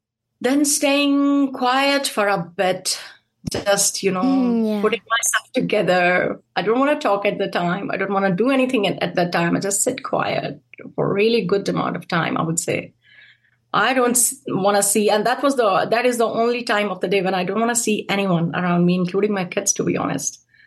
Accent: Pakistan; now in New Zealand; I feel like we have got a great history over here as Pakistani community.

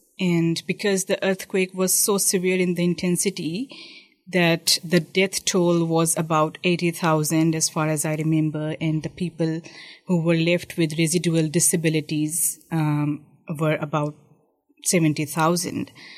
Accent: Pakistan; moved away as an adult; now in New Zealand; I am from Pakistan.

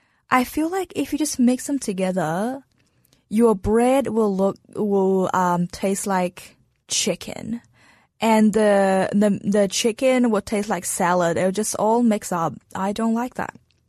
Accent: China; born there; English is a second language; I'm 23 years old now, and I'm from China. I am half Chinese, half Mongolian. The place I was born is not Beijing, not Shanghai, but somewhere super far, far up the north and west area, aka the desert zone.

